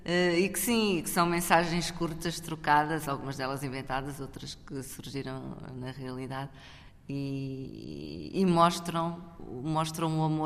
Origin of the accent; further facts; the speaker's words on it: Portugal; also born or lived in Angola; sou angolana, mas cresci em Portugal